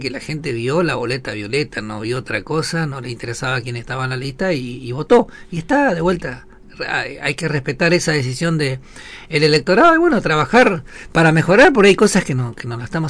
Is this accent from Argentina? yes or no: yes; Argentina; porque merecemos como argentino.